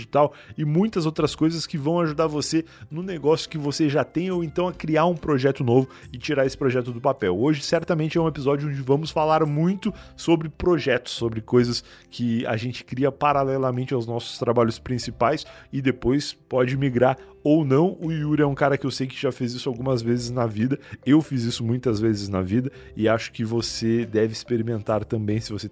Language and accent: Portuguese; Rio Grande do Sul, Brazil; moved away as an adult; Eu sou gaúcho, cara. Eu nasci lá, morei lá até os 23 anos.